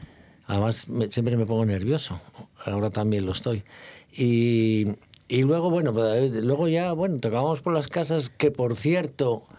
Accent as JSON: {"language": "Spanish", "town": "Avilés", "region": "Asturias", "country": "Spain", "said": "Soy de Avilés."}